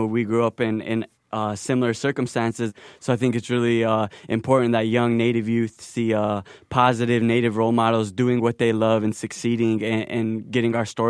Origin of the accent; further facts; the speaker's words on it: Rosebud Reservation, South Dakota, United States; Yeah, I was born and raised out on the Rosewood Reservation, located in South Central South Dakota.